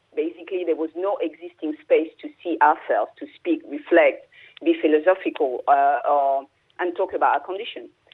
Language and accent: English; Paris, Île-de-France, France; also born or lived in Martinique; I'm from Paris.